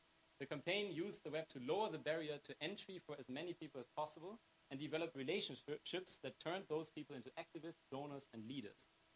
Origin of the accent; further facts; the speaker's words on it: Germany; In Germany, and since that is my home country